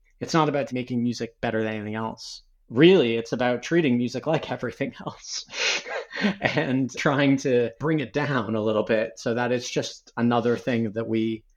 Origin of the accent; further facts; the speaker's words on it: Canada; now in United Kingdom; I'm Canadian. I live in the UK, but I spend a lot of time working in the US and in lots of other countries. I'm not American